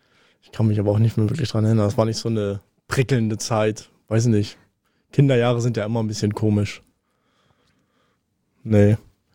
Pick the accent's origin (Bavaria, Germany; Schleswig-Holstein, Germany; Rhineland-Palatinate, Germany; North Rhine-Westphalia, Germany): Schleswig-Holstein, Germany; Pinneberg; also born or lived in Elmshorn; Und dann bin ich in jungen Jahren nach Pinneberg gezogen. Also neben Pinneberg ein Kaff, Borstenhohenrahn, so ein Dorf. Also ein richtiges Landleben hatte ich.